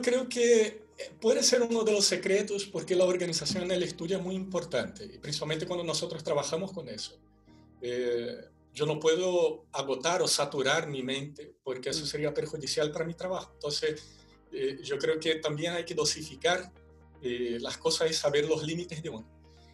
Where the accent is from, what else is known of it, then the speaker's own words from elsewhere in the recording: Brazil; Spanish is a second language; yo como brasileño en Brasil amanece muy temprano, la vida comienza muy temprano.